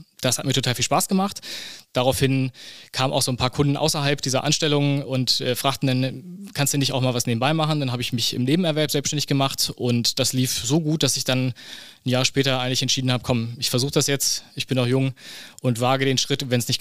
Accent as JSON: {"language": "German", "town": "Helmstedt", "region": "Lower Saxony", "country": "Germany", "tie": "born there", "said": "ich bin gebürtiger Helmstedter, jetzt mittlerweile 40 Jahre alt"}